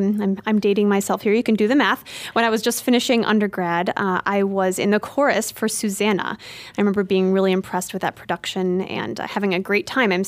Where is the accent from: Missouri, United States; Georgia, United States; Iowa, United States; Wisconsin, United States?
Iowa, United States; Washington; now in Chicago, United States; I am originally from Washington, Iowa, and I went to the University of Iowa for undergrad and then went to Indiana University over in Bloomington, Indiana for my graduate studies. And now I live in Chicago.